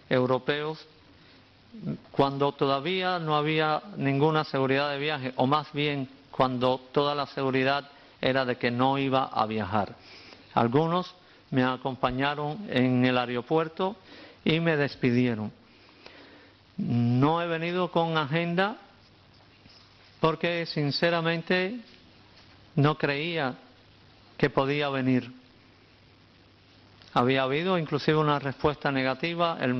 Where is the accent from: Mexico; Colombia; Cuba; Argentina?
Cuba; los cubanos seguimos embargados dentro de Cuba.